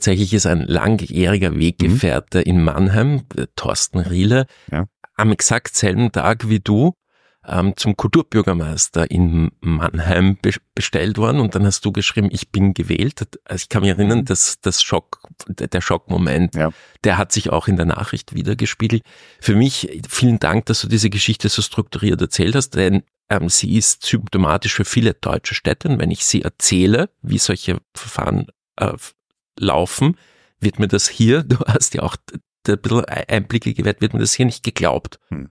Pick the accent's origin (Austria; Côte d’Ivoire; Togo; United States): Austria; Das ist für mich als Österreicher ein völlig unmögliches Szenario